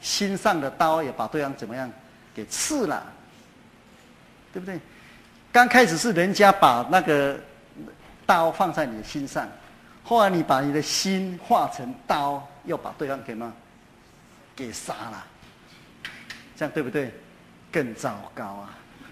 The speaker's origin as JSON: {"language": "Chinese", "country": "China", "said": "那我们中国人叫忍嘛，哈。"}